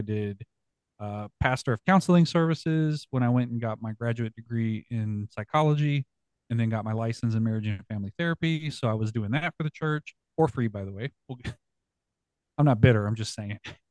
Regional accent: Texas, United States; I am a millennial. I am an elder millennial, but I am a millennial. So I grew up down here in South Texas.

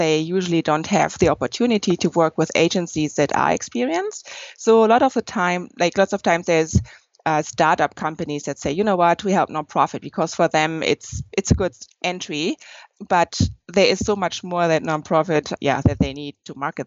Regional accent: Germany; now in Canada; I'm from Germany and … since I'm in Canada

